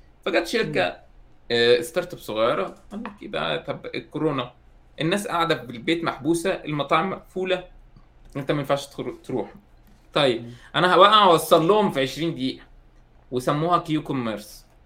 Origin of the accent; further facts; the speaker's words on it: Egypt; لو الناس عندنا في مصر بتتغدى الساعة 4